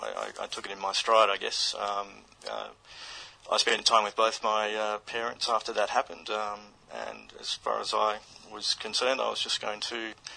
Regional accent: Melbourne, Victoria, Australia; I'm originally from Melbourne. I spent my entire school career in Melbourne, and after I finished my high school years here, I joined the army, basically.

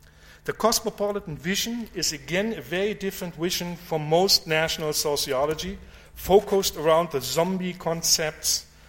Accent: Munich, Bavaria, Germany; You know, I come from Munich, but I'm not actually pretty much a fan of Bavarian football club

